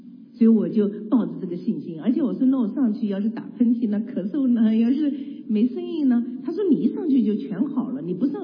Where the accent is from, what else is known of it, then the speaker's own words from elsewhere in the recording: China; 我们中国人是最讲有福的，一到过年我们要可能从元旦开始就贴了那个福字是吧，还要倒着贴。